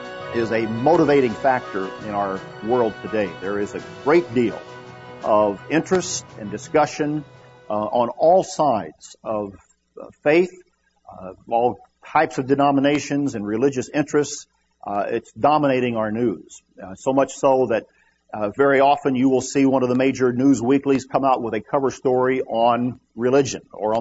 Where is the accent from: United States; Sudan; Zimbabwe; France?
United States; Indiana; He was recently in my home state of Indiana a few months ago and made a pilgrimage there.